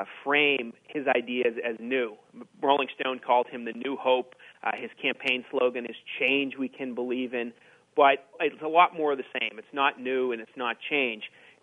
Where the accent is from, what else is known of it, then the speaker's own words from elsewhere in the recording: Massachusetts, United States; in my home state of Massachusetts